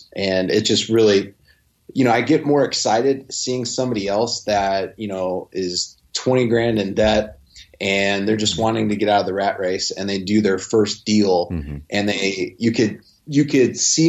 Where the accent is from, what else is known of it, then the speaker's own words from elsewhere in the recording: Chicago, Illinois, United States; And then growing up in Chicago, I've got Jordan right here.